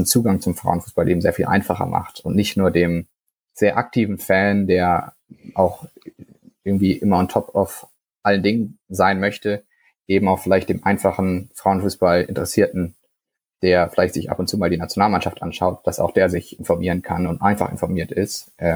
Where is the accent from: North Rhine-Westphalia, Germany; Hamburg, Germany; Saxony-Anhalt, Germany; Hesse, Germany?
Hesse, Germany; Frankfurt; ich bin 28 Jahre alt, ich komme aus Frankfurt am Main, das ist meine Heimatstadt